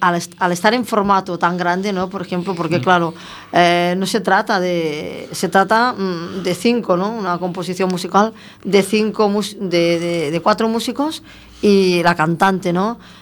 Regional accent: Barcelona, Catalonia, Spain; now in Galicia, Spain; En Barcelona, claro, sí, es que yo soy de Barcelona.

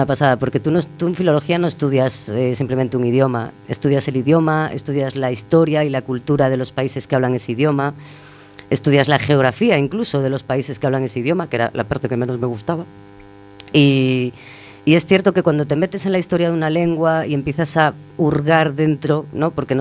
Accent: Pontevedra, Galicia, Spain; esa carrera tenía que hacerla en mi ciudad natal, que era Pontevedra.

